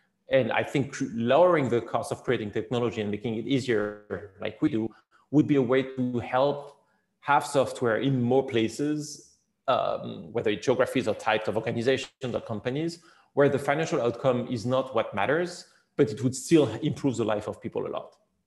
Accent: France; I'm very passionate about my home country. And so I go there a lot and I try to, I would love to be more active in France at some point and move back

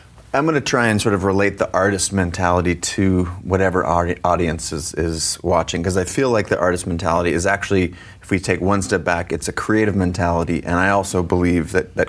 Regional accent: Seattle, Washington, United States; I grew up in Seattle.

